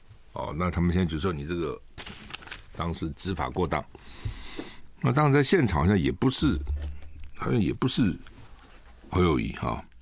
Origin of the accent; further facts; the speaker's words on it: United States; 我们不要去，我们美国人不去。